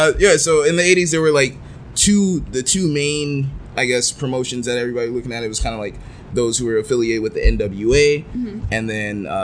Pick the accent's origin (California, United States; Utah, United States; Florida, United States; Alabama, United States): California, United States; San Diego; now in Hawaii, United States; got back from vacation from San Diego, my hometown.